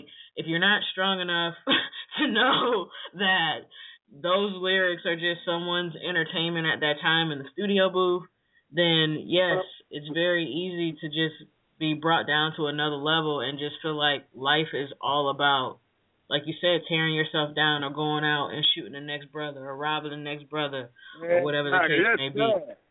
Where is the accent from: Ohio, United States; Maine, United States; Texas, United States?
Ohio, United States; Lorain; I'm born and raised in Ohio, born and raised in Lorain, Ohio